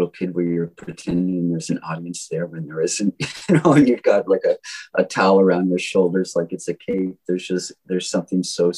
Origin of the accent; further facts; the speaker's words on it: the South, United States; accent: Southern; I'm from the South, you know, in the States. So I originally talk like this with a Southern accent, but I learned to talk for y'all so you could understand me.